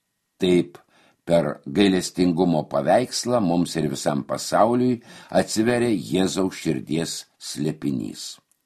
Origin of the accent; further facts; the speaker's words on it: Panevėžys, Panevėžys County, Lithuania; Mes, panevėžiečiai, džiaugiamės vasariška ramuma Bernardinų sode